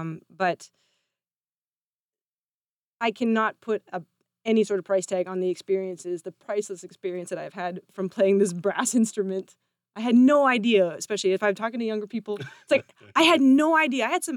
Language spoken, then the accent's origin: English; Canada; which, you know, being a Canadian, I think I'm quite obsessed with it, actually.